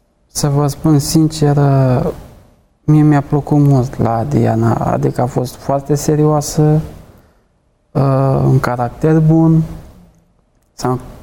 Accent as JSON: {"language": "Romanian", "town": "Buzău", "region": "Buzău County", "country": "Romania", "said": "Sunt din Buzău."}